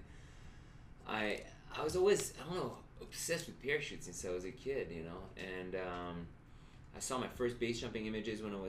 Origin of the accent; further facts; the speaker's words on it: Chamonix, Auvergne-Rhône-Alpes, France; I grew up near Chamonix where, you know, on average, one person dies every 3 days. So you grew up in this environment that's super dangerous.